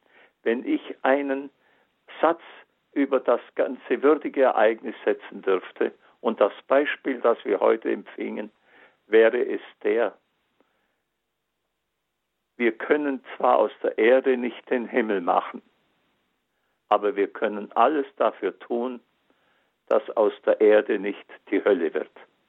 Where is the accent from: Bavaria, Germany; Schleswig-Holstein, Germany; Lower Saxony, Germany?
Bavaria, Germany; Denn in der einen, dem Bistum Augsburg, bin ich aufgewachsen, habe meine heilige Erstkommunion und die Firmung empfangen